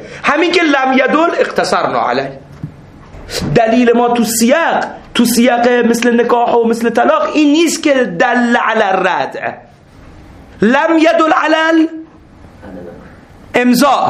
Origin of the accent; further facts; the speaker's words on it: Dezful, Khuzestan, Iran; also born or lived in Shushtar; من دسپولیم، من شوشتریم، من عرب نیستم.